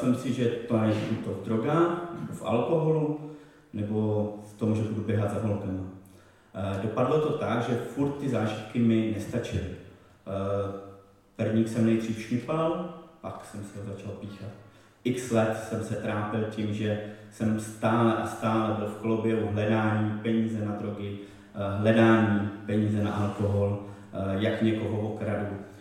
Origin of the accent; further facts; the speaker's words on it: Teplice, Ústí nad Labem Region, Czechia; pocházím z Teplic, je mi 38.